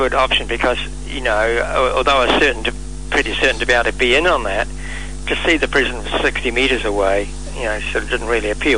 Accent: Australia; and I'm Australian.

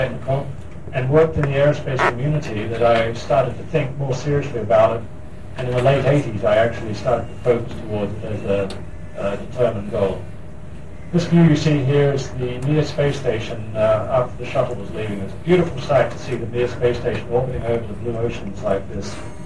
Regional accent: South Australia, Australia; for a young kid growing up in South Australia

